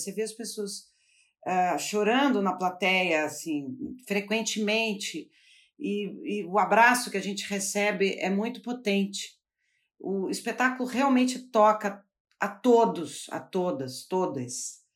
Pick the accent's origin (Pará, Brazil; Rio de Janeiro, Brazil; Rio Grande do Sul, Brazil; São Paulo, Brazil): São Paulo, Brazil; Eu que sou de São Paulo, sempre tive orgulho do Nordeste